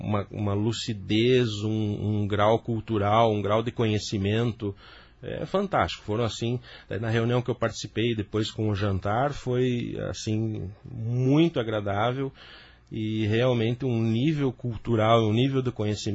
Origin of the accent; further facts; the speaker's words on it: Porto União, Santa Catarina, Brazil; sou de Porto União e União da Vitória.